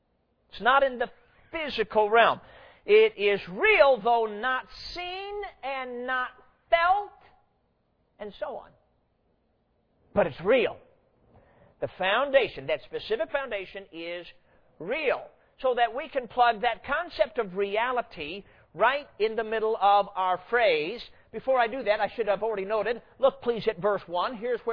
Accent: Durango, Colorado, United States; born there; I was born in Durango, Colorado. That is an old cowboy town on the western slope of the Rocky Mountains there in southwest Colorado.

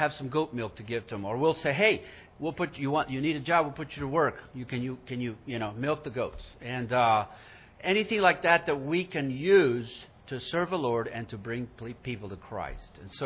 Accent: Huancayo, Junín, Peru; because I am from Huancayo, the city that her father was from in Peru.

